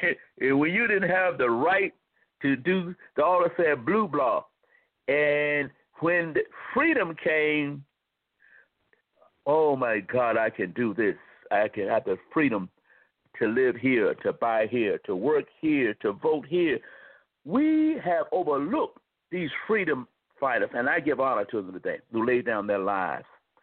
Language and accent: English; the South, United States; born there; I was born in the South